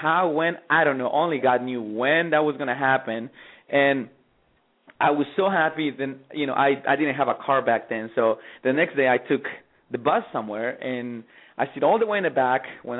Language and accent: English; Mexico; I grew up in Mexico, and I grew up in a very rural area.